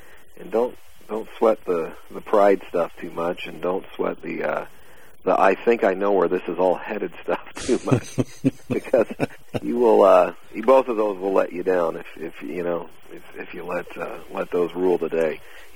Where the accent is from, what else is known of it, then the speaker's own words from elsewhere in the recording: United States; You know, I as an American, and they as, you know, I remember one particular time I was going back to see my folks in Southern California